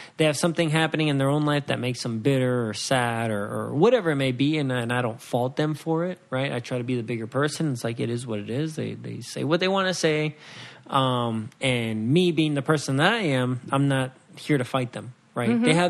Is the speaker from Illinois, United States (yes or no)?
yes; Waukegan, Illinois, United States; born there; first language Spanish; English is a second language; So, you know, I was born in Waukegan, Illinois, but Spanish was still my first language.